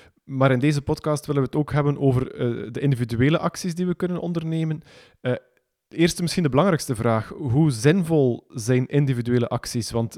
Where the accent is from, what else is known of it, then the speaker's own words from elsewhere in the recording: Belgium; wat zijn volgens u de meest effectieve maatregelen die wij als Belg